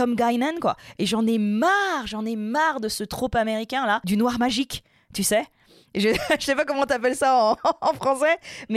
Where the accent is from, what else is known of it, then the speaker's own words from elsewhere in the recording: France; en tant que française